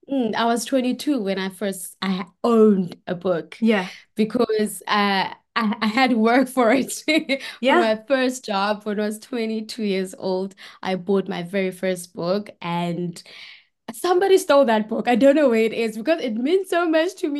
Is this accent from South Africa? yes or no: yes; South Africa; Well, I'm from South Africa and I was born and raised in South Africa. I am currently working as an editorial assistant for a publishing company, and I am 29 years old, turning 30 very soon.